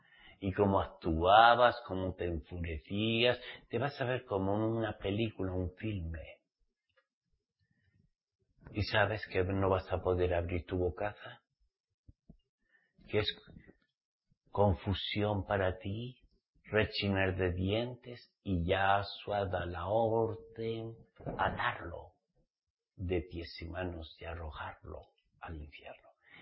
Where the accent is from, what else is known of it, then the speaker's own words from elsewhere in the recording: Basque Country, Spain; charrucas, como se dice en mi tierra, charruca, charruca, perro en vasco.